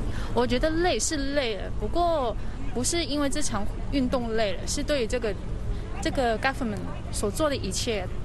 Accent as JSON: {"language": "Chinese", "country": "Hong Kong", "said": "我们香港人"}